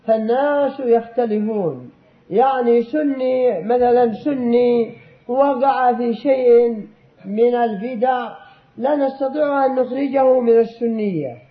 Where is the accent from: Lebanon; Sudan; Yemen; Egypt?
Yemen; أقرب شاهد لهذا أن الشيعة والصوفية عندنا باليمن